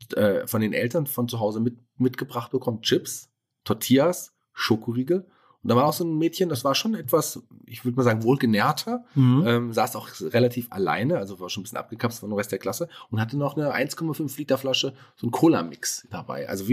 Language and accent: German; Fulda, Hesse, Germany; born there; Ich habe ja in Fulda studiert, bin gebürtiger Fulderer. Soziale Arbeit habe ich übrigens studiert in Fulda